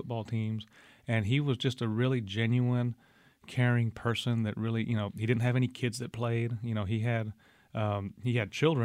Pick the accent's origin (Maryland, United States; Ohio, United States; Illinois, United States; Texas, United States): Texas, United States; Del Rio; also born or lived in San Antonio; Well, I was born and raised in Del Rio, Texas, which is out in West Texas, mm-hmm. or the Southern Desert, I guess, for those that don't know Texas geography